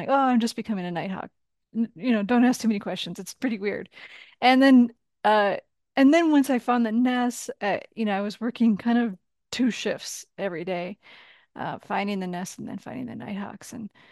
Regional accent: Midwest, United States; now in Portland, United States; I am from the Midwest, but I live in Portland now.

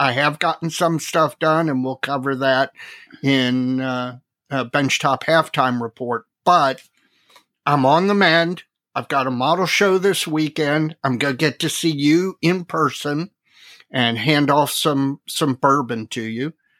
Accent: Huntington, West Virginia, United States; born there; Now, I was born in Huntington, West Virginia, so I can diss my birth state

